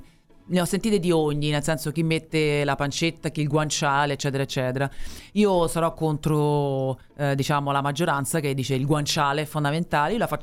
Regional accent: Rome, Lazio, Italy; non si preoccupi, guardi, sono romana, la so al momento giusto

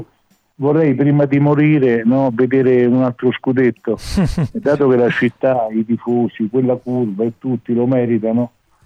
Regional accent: Rome, Lazio, Italy; now in Gorga, Italy; Io sono nato a Roma, a Monte Mario, sono prima vallino doc, insomma, capito?

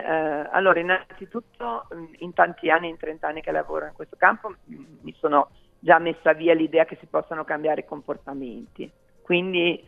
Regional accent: Emilia-Romagna, Italy; io parlo, sono emiliana

